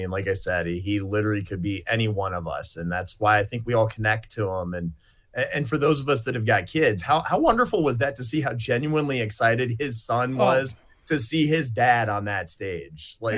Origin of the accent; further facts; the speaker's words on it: Minnesota, United States; now in Nebraska, United States; I was born and raised in Minnesota, and then I moved to Nebraska later.